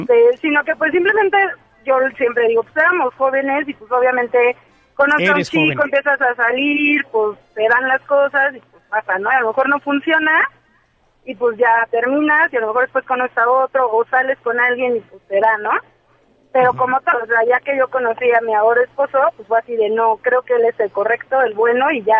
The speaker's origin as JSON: {"language": "Spanish", "region": "Mexico City", "country": "Mexico", "said": "De aquí, de la Ciudad de México."}